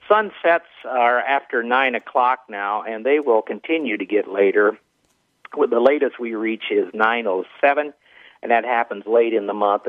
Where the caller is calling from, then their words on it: Minnesota, United States; And, I'm calling you from Minnesota.